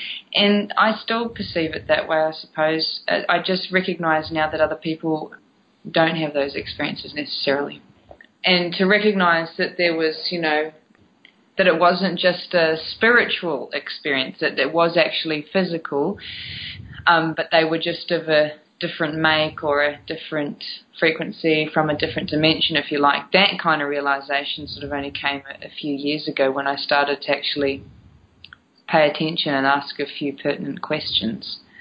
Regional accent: New Zealand; And I'm not from this country. I'm from New Zealand.

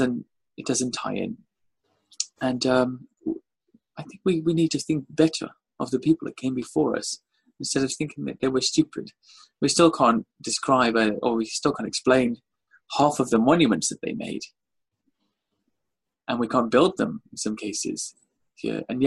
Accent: Wales, United Kingdom; And I grew up in Wales, so of course we have the Welsh dragon on the flag.

